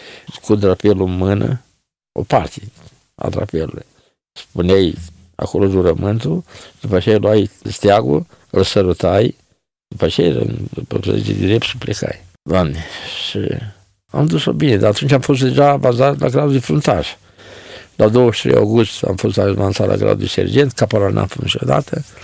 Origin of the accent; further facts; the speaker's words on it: Bucovina, Romania; Din Bucovina.